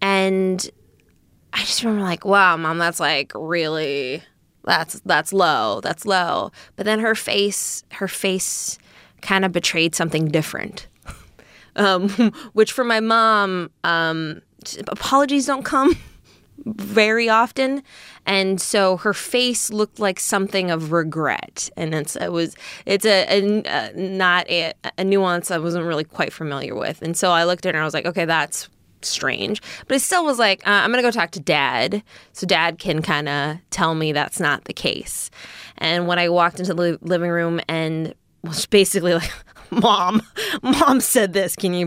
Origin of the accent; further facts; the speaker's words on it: Minneapolis–Saint Paul, Minnesota, United States; Growing up in the Twin Cities overall, I think there's Minnesota nice.